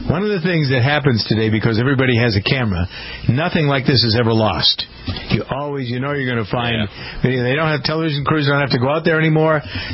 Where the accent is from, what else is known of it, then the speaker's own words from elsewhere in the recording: Framingham, Massachusetts, United States; So you'll all be happy to know Framingham is my hometown.